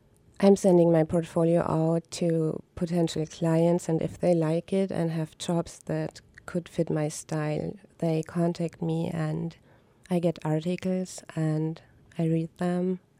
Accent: Germany; English is a second language; also born or lived in Hamburg; now in Sitka, United States; I'm from Germany. I grew up in the south and then moved to Hamburg, which is a good city for illustrators because many magazines are based there.

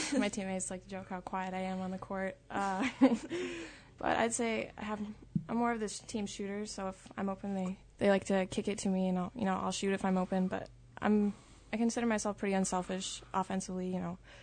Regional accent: Tok, Alaska, United States; I'm from Tok.

